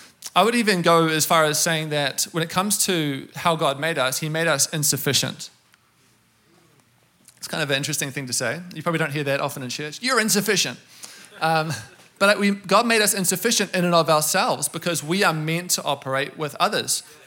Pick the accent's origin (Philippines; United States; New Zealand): New Zealand; I'm from New Zealand, so you hear the funny accent.